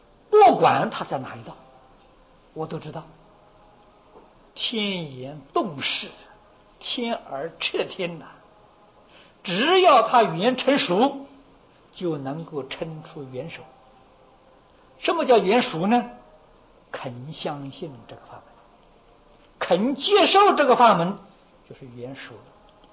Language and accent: Chinese; China; 我们就是我们中国人常讲